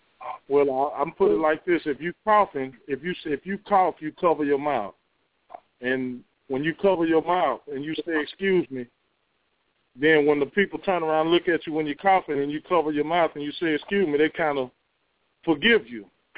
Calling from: Dallas, Texas, United States; Yes, this is … I'm calling from Dallas

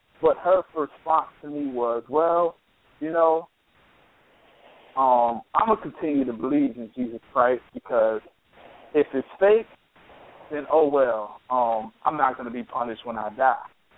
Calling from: Pensacola, Florida, United States; I'm calling from Pensacola, Florida.

